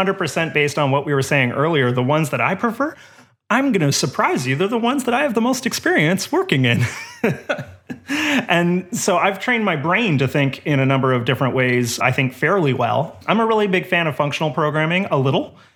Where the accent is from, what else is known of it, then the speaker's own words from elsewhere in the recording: Canada; Well, I'm Canadian, so, you know.